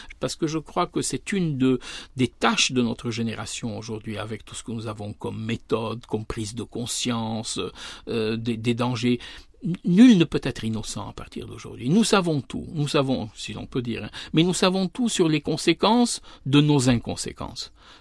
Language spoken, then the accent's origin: French; Lebanon; now in France; Je suis né dans un lieu, j'ai vécu dans un autre, j'ai grandi au Liban, je me suis transporté ensuite en France.